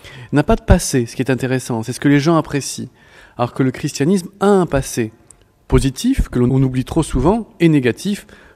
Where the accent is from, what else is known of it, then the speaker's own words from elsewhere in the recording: France; bon, de la France, je suis français, on se rend compte que c'est une minorité.